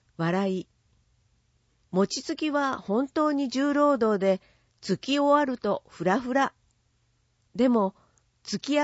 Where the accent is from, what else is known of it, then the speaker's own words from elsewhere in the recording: Yamagata, Japan; 故郷の山形の懐かしい風景を感じさせてくれました。